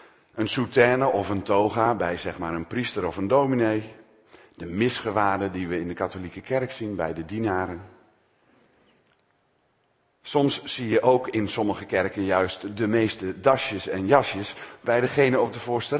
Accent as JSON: {"language": "Dutch", "town": "Hoogeveen", "region": "Drenthe", "country": "Netherlands", "tie": "born or raised there", "said": "Ik kwam als jongen uit Hogeveen, zeg maar, gewoon nuchter, normaal, kwam ik in Utrecht studeren."}